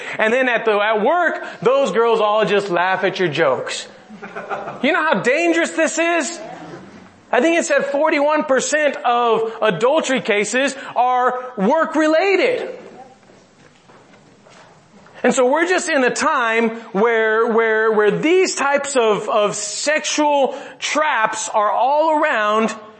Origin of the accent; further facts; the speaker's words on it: Mexico; I'm glad that I grew up in Mexico because I was exposed to a lot of things at a very young age.